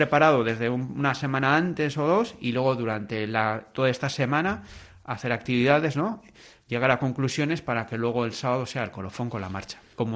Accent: Basque Country, Spain; de todo lo que hemos sufrido como pueblo vasco y demás

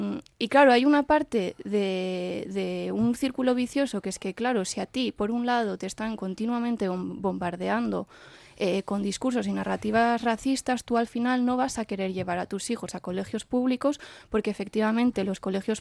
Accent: Basque Country, Spain; yo me considero vasca completamente y sé euskera perfectamente y es una de mis lenguas

